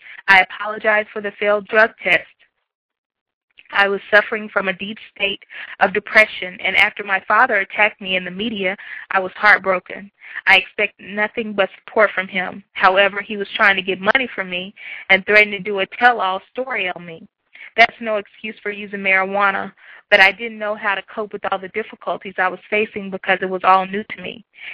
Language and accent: English; Newport News, Virginia, United States; Growing up in Newport News, I was exposed to numerous illegal activities, and dogfighting was one of them.